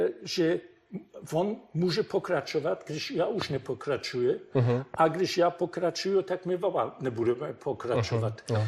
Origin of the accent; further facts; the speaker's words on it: Germany; Czech is a second language; Že jsem jel do komunistické země, jako západní Němec, a že bych mohl být komunista.